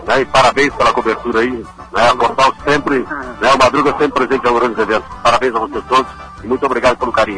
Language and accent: Portuguese; Cerrito, Rio Grande do Sul, Brazil; eu nasci e criei aqui em Cerrito, né?